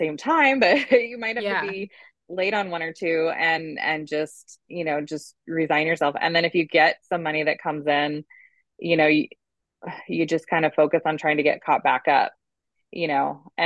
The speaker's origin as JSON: {"language": "English", "region": "Iowa", "country": "United States", "moved": "as an adult", "said": "I'm originally from Iowa, small town, just, and small town, like nothing really going on there."}